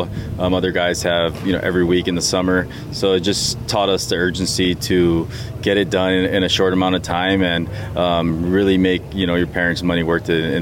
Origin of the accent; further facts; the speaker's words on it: Hawaii, United States; Growing up in Hawaii, it's really hard to get exposure, so we always had to travel to the States